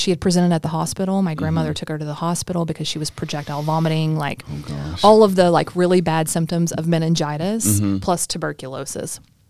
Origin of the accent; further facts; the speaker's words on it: Kentucky, United States; now in Pennsylvania, United States; I'm used to getting because I'm from Kentucky, especially when I moved to Pennsylvania.